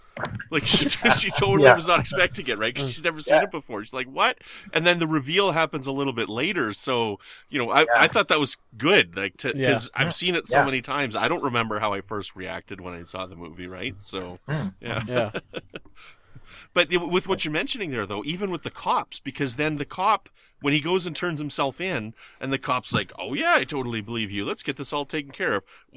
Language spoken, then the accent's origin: English; Canada; I'm from Canada